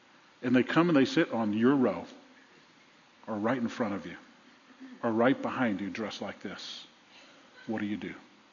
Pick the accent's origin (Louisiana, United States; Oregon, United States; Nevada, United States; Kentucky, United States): Louisiana, United States; New Orleans; As you know, I grew up in New Orleans and I grew up in the 60s, finished high school in 72.